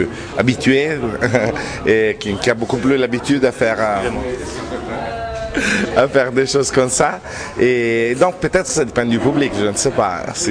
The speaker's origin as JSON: {"language": "French", "town": "Milan", "region": "Lombardy", "country": "Italy", "said": "Je suis de Milan"}